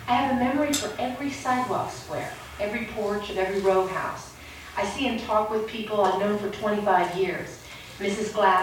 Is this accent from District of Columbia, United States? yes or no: yes; Washington, District of Columbia, United States; I grew up in Washington, D.C., and off the street that I've called home since I was 9 years old.